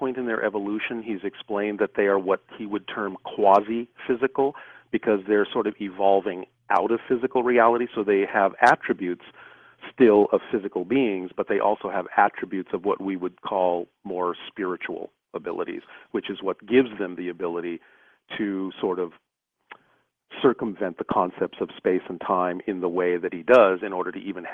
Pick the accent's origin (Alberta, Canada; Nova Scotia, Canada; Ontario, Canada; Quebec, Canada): Ontario, Canada; Ottawa; born there; I was born in Ottawa